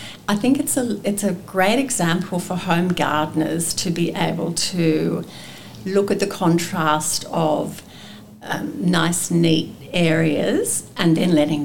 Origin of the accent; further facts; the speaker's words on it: New South Wales, Australia; I grew up in New England, in northern New South Wales, so that's a cool, temperate area.